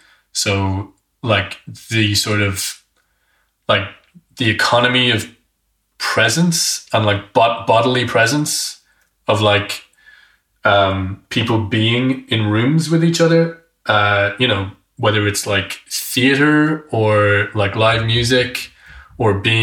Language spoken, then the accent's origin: English; Kilkenny, Leinster, Ireland; a lot of interviews with a bunch of people who live in my hometown of Kilkenny